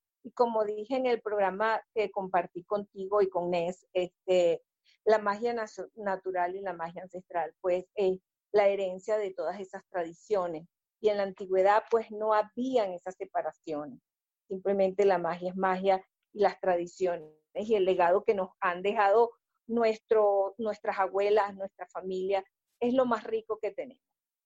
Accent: Venezuela; yo soy de Venezuela, pero mi familia, por parte de padre y por parte de madre, es europea, española, irlandesa y escocesa por el lado de mi papá

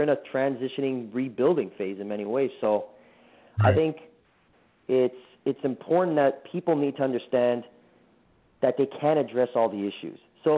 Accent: Canada; I'm the Canadian here.

